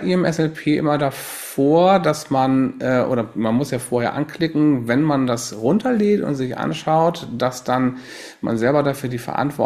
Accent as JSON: {"language": "German", "town": "Bremerhaven", "region": "Bremen", "country": "Germany", "tie": "born there", "said": "Komm gebürtig aus Bremerhaven"}